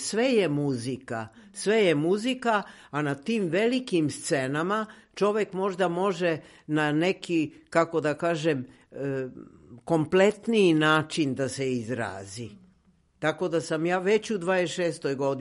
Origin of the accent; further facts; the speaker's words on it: Belgrade, Serbia; born there; ja sam rođena Beograđanka, obožavam svoj Beograd